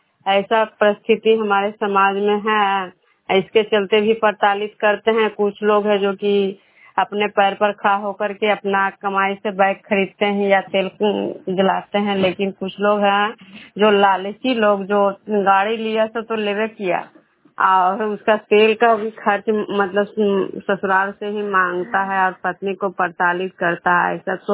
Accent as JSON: {"language": "Hindi", "town": "Vishnupur", "region": "Bihar", "country": "India"}